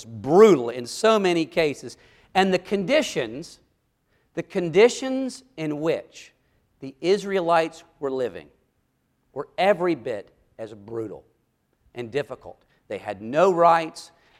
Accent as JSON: {"language": "English", "region": "the South", "country": "United States", "said": "One of which, I'm from the South, was to protect the institution of slavery."}